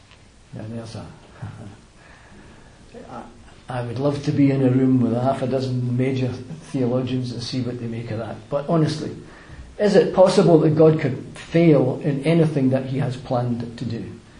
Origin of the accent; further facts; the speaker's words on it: Glasgow, Scotland, United Kingdom; born there; or even the fact that I was born in Glasgow